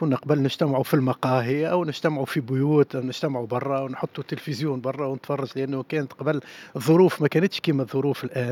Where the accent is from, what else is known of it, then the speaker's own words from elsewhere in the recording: Tunisia; بالنسبة لي كتونسي وبين التوانسة، يعني أنا نستنى كأس العالم، خاصة لما يكون بلدي مشارك